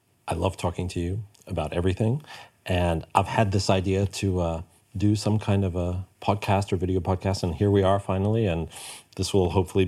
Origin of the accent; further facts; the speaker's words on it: New York City, New York, United States; now in Hamburg, Delaware, United States; I feel very fortunate to have landed here in Hamburg with the NDR Elbphilharmonie Orchestra. I grew up in New York. My parents were violinists in the New York Philharmonic